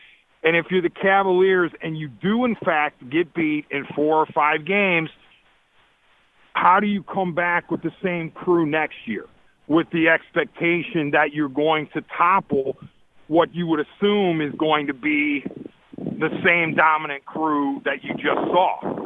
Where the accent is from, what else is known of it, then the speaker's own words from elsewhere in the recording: Cleveland, Ohio, United States; You know I'm from Cleveland, and obviously I want the Cavs deep down to win